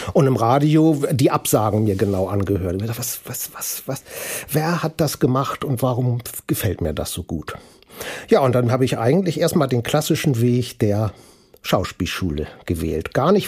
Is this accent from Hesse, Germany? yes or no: no; Hamburg, Germany; Und dann bin ich in der Finkenau geboren. Und bin im Wesentlichen in Rahlstedt groß geworden. Oder klein geblieben, wie man das immer sagen will.